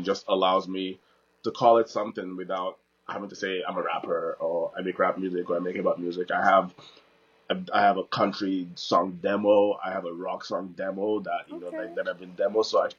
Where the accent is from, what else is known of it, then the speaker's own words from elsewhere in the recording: Nigeria; I'm also, sometimes as a Nigerian artist, or even as an Afrobeats artist, I'm not in the diaspora, like, Afro's in the diaspora, but I'm not in the African diaspora right now as well, so.